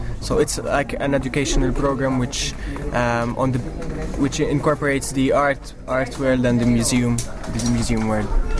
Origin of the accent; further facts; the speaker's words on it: Malta; I come from Malta.